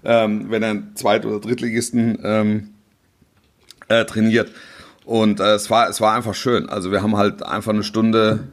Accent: Hesse, Germany; born there; als gebürtiger Hesse

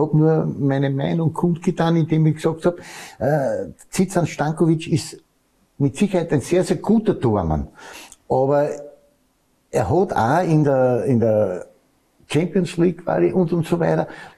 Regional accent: Austria

